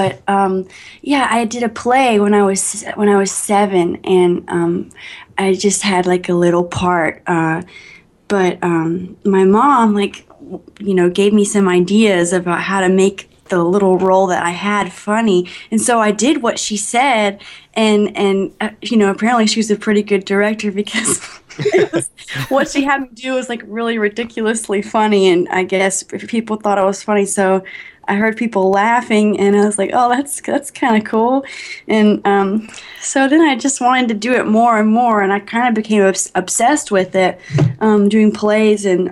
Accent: North Carolina, United States; also born or lived in Florida; Yeah, I lived there for maybe like 3 years. Okay. And then we moved to North Carolina to my mom's hometown.

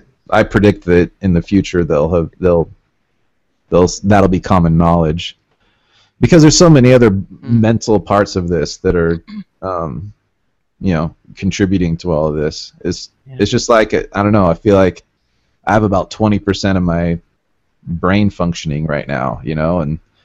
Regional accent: Portland, United States; now in Utah, United States; But I'm from Portland, like I said, but we moved here to this tiny town in Utah

